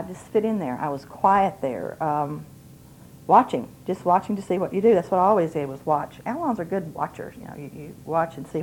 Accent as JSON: {"language": "English", "region": "Texas", "country": "United States", "said": "I'm from Texas. I had a mom and dad. My dad was part Indian from Oklahoma."}